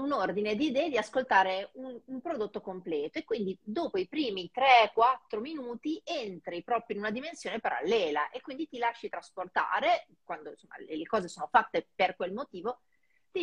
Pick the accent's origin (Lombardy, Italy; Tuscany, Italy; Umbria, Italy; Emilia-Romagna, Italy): Emilia-Romagna, Italy; io sono emiliana